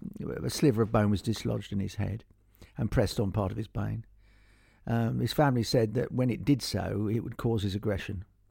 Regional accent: Scotland, United Kingdom; born there; I'm more sentimental about Glasgow because I was born near Glasgow.

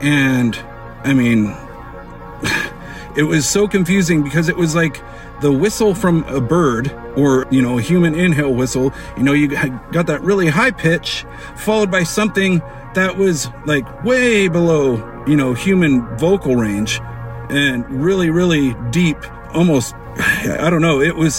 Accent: Idaho, United States; I'm from Idaho, but this story is from Canyonlands National Park Needles District.

